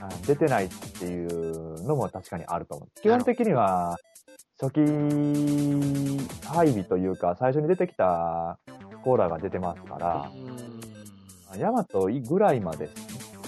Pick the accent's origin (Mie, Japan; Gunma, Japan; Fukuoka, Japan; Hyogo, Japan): Hyogo, Japan; 地元の兵庫県でもやってるんですけど